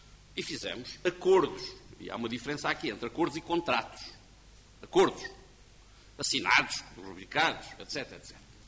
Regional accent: Portugal; E fico envergonhado. Como português.

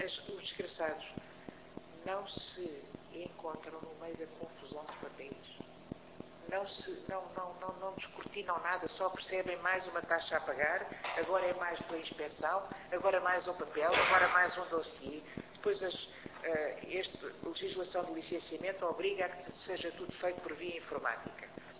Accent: Lisbon, Portugal; e logo eu que sou de Lisboa, não é?

